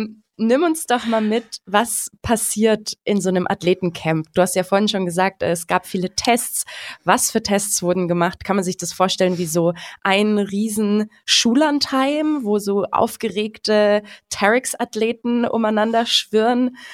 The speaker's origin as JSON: {"language": "German", "town": "Nuremberg", "region": "Bavaria", "country": "Germany", "tie": "born or raised there", "said": "Ja, ich komme ja aus Nürnberg"}